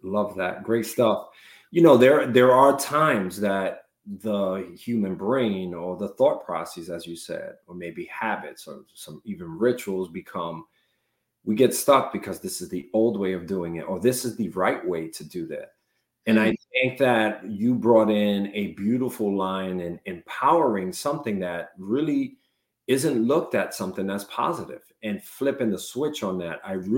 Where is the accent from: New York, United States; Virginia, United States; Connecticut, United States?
Connecticut, United States; first time me and you spoke on the phone, let it be that we're both from Connecticut.